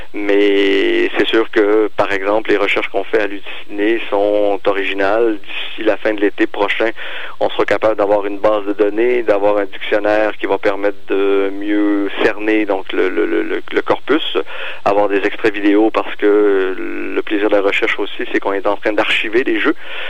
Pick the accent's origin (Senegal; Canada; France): France; on est français et on est capable de nous donner à les lauriers à qui ils reviennent